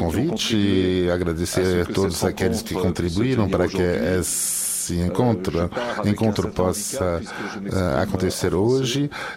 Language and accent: Portuguese; France; accent: French; Portuguese is a second language; Não sei se eu vou ter o sotaque do Rio, de Porto Alegre ou no Norte, mas mais provavelmente eu vou ter um sotaque francês quando falar português